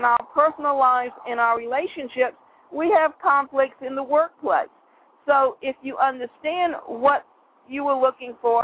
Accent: Savannah, Georgia, United States; Now, I grew up in Savannah during the 1950s and 1960s.

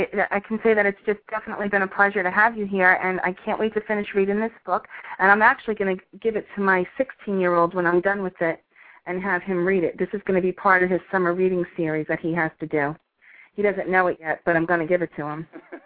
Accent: Yonkers, New York, United States; I mean, I grew up in Yonkers, New York. We didn't camp in tents, you know

